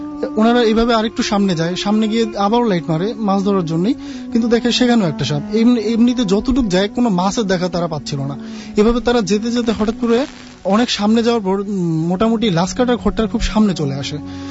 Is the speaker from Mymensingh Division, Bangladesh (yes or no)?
no; Chandpur, Chittagong Division, Bangladesh; now in Dhaka, Bangladesh; আমি এসেছি মেরুলবাড্ডা থেকে, আমার হোম টাউন হচ্ছে চাঁদপুর।